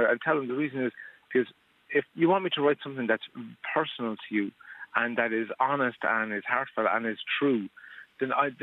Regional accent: Tullamore, Offaly, Ireland; now in Skibbereen, Ireland; I live in Tullamore. I'm originally from Tullamore and moved down to Skibbereen a few years ago.

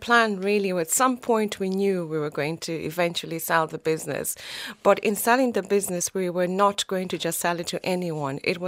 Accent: Zimbabwe; now in United Kingdom; Yes, I grew up in Zimbabwe in a family of five. And then I decided to move to the UK around the early 2000s, 2003, 2004.

